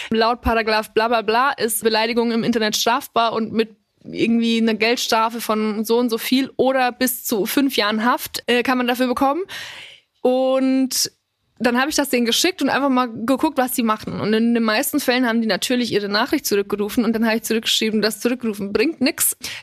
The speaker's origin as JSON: {"language": "German", "region": "Bavaria", "country": "Germany", "tie": "born or raised there", "said": "Und wie gesagt, also ich hatte trotzdem eine wunderschöne Kindheit, eine ganz, ganz tolle Jugend in Bayern, in dem Dorf, wo ich aufgewachsen bin."}